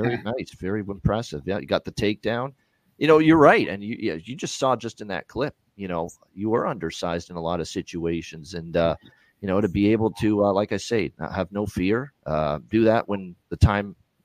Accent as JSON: {"language": "English", "country": "Canada", "said": "I'm obviously Canadian."}